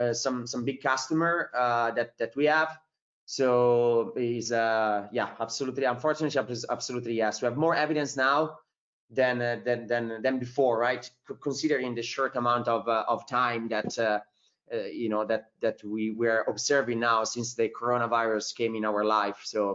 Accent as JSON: {"language": "English", "country": "Italy", "said": "I'm originally from Italy"}